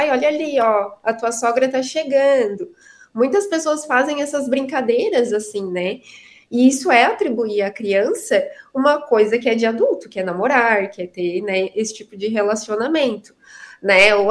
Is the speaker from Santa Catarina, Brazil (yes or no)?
yes; Criciúma, Santa Catarina, Brazil; Eu sou de Criciúma.